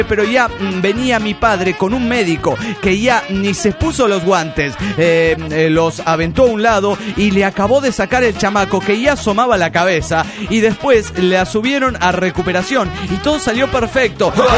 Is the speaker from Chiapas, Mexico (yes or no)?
yes; Tuxtla Gutiérrez, Chiapas, Mexico; de Tuxtla Gutiérrez, Chiapas, México.